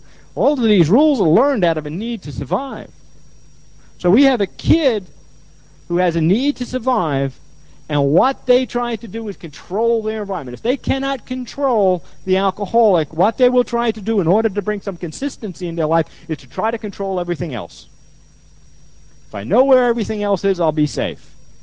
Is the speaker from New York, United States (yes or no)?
yes; New York, United States; When I say denial, I'm from New York, people think I'm talking about a river in Africa.